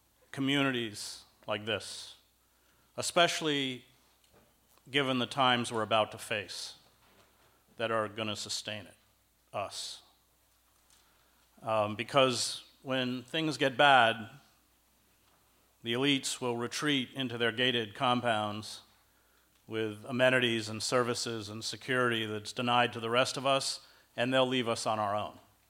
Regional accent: Schoharie, New York, United States; I grew up around here. Some of you may know I grew up in Schoharie, New York.

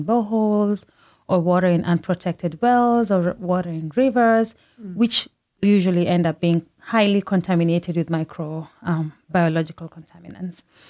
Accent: Kenya; I come from Kenya. Kenya is a third world country, which means that a lot of the neighborhoods, especially in the rural areas, don't have access to clean water.

